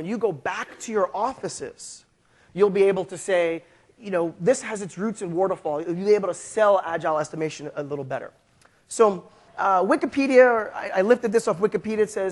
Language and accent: English; New York City, New York, United States; moved away as an adult; now in Asia; I am an American, born and raised in New York City. However, I work for a European company. I mean, I actually physically work in Europe, but I live in Asia.